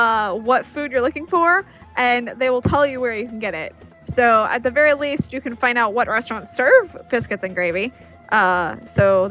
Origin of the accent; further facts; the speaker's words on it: Midwest, United States; I mean, you know, I'm from the Midwest and South, but I also hate grits.